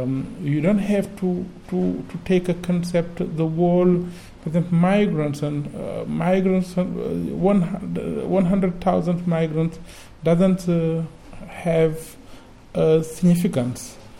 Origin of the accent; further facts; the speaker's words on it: Dakar, Senegal; now in Palermo, Italy; I'm from Senegal. I was born 40 years ago in Dakar, in Senegal. And now I'm living in Palermo, in Italy.